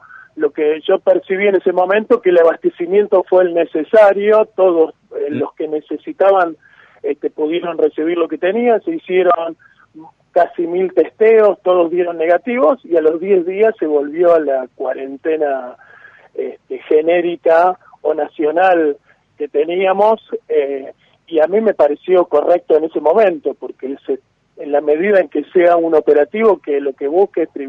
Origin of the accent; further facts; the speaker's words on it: Banfield, Buenos Aires Province, Argentina; soy nacido en Capital Federal, criado en Banfield, es decir, que conozco bien, soy un federal que conoce las mañas de los porteños, ¿no?